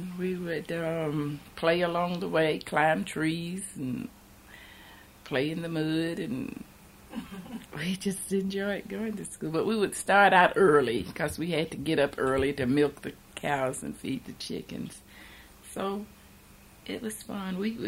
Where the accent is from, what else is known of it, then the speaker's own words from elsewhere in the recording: Asheville, North Carolina, United States; born there; I was born here in Asheville.